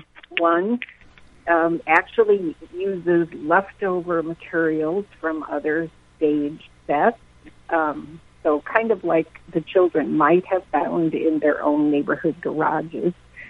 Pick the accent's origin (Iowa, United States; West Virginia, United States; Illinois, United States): Iowa, United States; Iowa Falls; Prior to that, I was I was from Iowa Falls, north of Ames, and I've been involved in theater in one way or another for 45 years